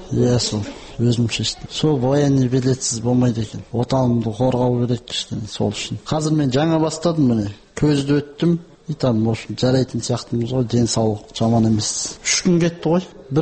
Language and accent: Kazakh; East Kazakhstan Region, Kazakhstan; born there; Туған жерім Шығыс Қазақстан облысы.